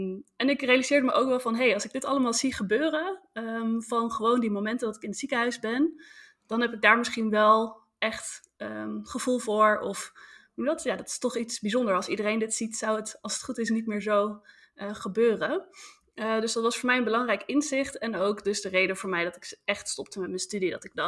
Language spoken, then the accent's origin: Dutch; Huizen, North Holland, Netherlands; also born or lived in Amsterdam / Middelburg / Norway / Innsbruck; now in Rotterdam, Netherlands; dan ben ik opgegroeid in Huizen. Dat ligt in het Gooi. Daarna heb ik in Amsterdam gewoond, Middelburg, in Noorwegen, in Innsbruck, in Oostenrijk. En nu ondertussen alweer een hele tijd in Rotterdam.